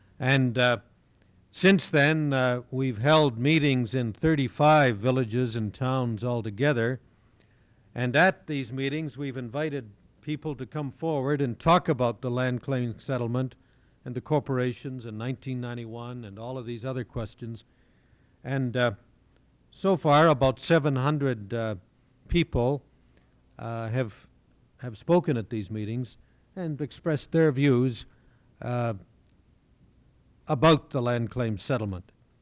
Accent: Canada; I come from Canada. I spent 3 years in the Canadian Arctic back in the 70s

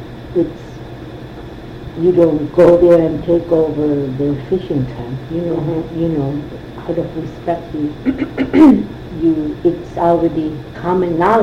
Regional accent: Barrow, Alaska, United States; We're in Barrow. We were raised in Barrow. Our family's in Barrow.

